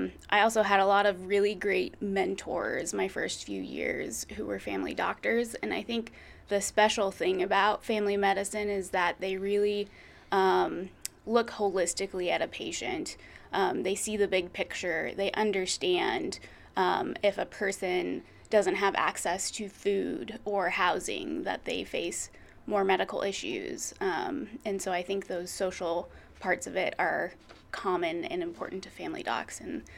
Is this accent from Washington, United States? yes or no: yes; Spokane, Washington, United States; I'm originally from Spokane. I grew up in the Green Bluff area. I'm a little more rural, fun place to grow up.